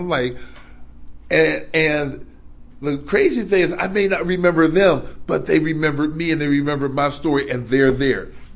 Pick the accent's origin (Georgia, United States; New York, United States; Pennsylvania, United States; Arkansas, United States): Pennsylvania, United States; Pittsburgh; I'm from the Pasna area, Pittsburgh.